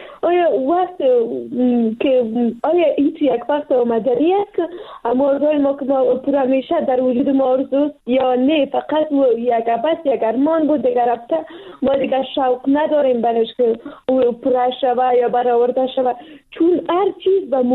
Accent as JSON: {"language": "Persian", "country": "Afghanistan", "said": "ما پشتون هستیم و یا افغان هستیم،"}